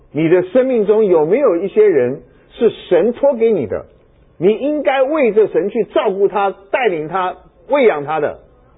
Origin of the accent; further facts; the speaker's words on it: Hunan, China; 我说我不是，我湖南人。